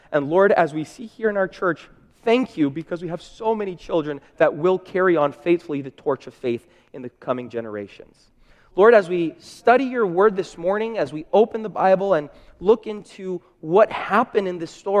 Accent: Brazil; I'm from Brazil.

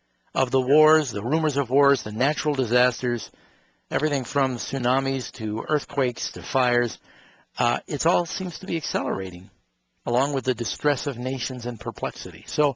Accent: Manhattan, New York, United States; I grew up in Manhattan, you know.

